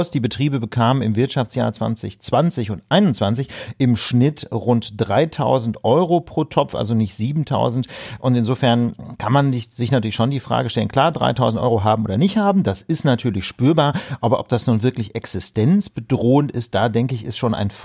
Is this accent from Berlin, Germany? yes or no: yes; Berlin, Germany; Der Philipp ist Journalist, ich bin Jurist. Wir sind beide aus Berlin.